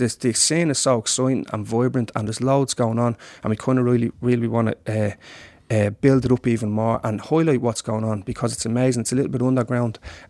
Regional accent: Clondalkin, Leinster, Ireland; When I grew up in Clondalkin and Talla, I never forgot this place

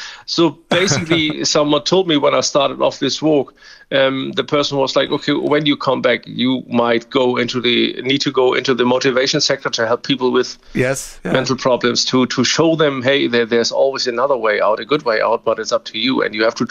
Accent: Hamburg, Germany; I'm from Hamburg, near Hamburg, Germany

